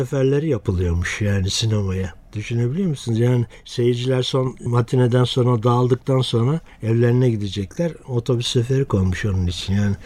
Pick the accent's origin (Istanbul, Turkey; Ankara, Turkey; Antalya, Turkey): Ankara, Turkey; 60 yıldır Esat'ta yaşıyorum. Küçük Esat'ın yerlisiyim.